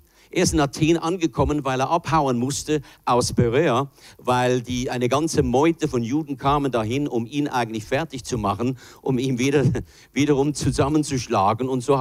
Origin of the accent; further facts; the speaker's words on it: United States; ich bin ja auch in Amerika geboren, teilweise aufgewachsen